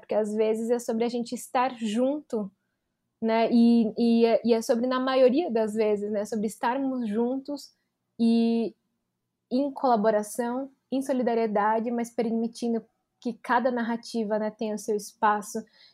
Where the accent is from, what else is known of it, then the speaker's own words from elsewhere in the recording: Brazil; apesar de raça ser algo que constantemente nós nos deparamos, né, sendo brasileiros